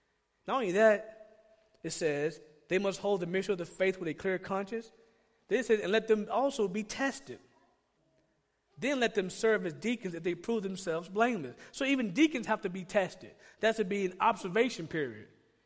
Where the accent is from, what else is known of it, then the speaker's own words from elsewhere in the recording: Georgia, United States; Well, I'm from Georgia, we call this two-faced. That's what we call it from Georgia.